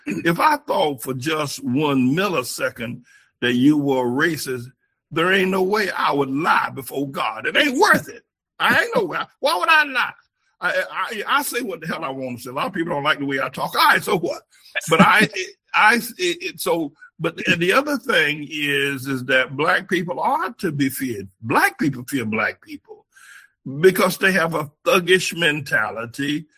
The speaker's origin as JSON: {"language": "English", "region": "North Carolina", "country": "United States", "tie": "born or raised there", "said": "I grew up in North Carolina. I grew up Jim Crow."}